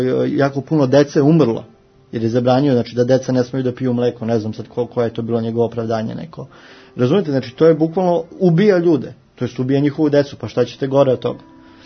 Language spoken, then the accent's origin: Serbian; Serbia; ja sam Srbin